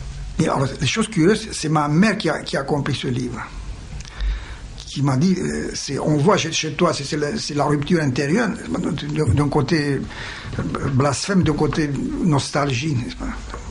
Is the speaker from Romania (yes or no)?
yes; Romania; French is a second language; moved away as an adult; now in France; Alors, j'ai quitté la Roumanie, je suis venu en France, et le livre a paru en 1937, à mon absence.